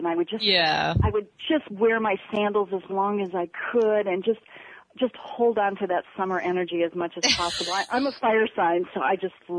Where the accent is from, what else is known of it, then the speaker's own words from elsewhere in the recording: Midwest, United States; I know we used to pick strawberries and when I grew up in the Midwest, and cherry season is coming up. We had a big cherry festival.